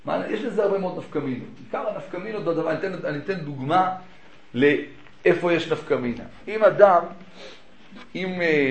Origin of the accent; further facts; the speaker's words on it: Jerusalem, Jerusalem District, Israel; כשאני גדלתי בירושלים, בבית וגן